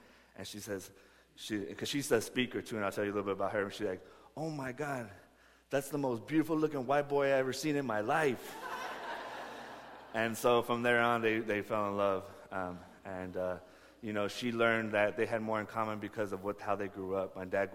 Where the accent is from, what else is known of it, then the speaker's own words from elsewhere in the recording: Santa Rosa, California, United States; I grew up in the South Park community in Santa Rosa by the fairgrounds.